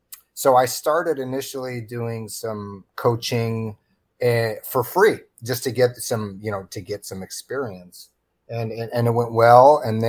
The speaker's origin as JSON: {"language": "English", "town": "Seattle", "region": "Washington", "country": "United States", "tie": "born or raised there"}